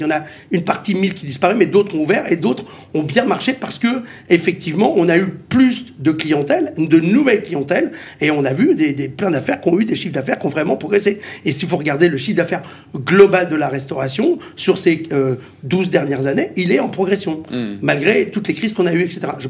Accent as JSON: {"language": "French", "region": "Grand Est", "country": "France", "tie": "born there", "said": "Moi, là-bas, je n'habite pas à Paris. Je suis né dans les Ardennes"}